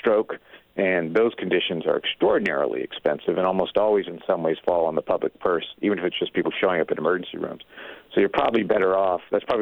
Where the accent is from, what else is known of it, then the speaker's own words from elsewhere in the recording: Midwest, United States; now in California, United States; when I moved out from the Midwest to California and at the hospital at lunchtime